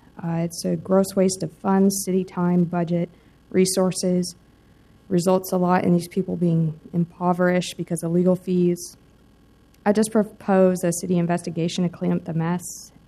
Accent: Portland, Oregon, United States; also born or lived in California; I'm from Portland, and I was a Californian for 12 years

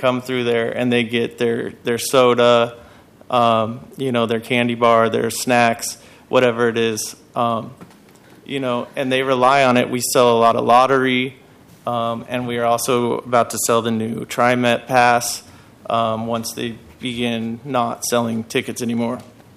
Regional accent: Portland, Oregon, United States; I'm born and raised in Portland. You know, I've seen the MAX be developed. I used to ride the 20 bus downtown in high school

